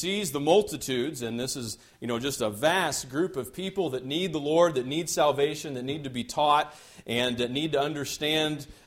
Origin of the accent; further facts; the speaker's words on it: United States; And as an American, it's especially different.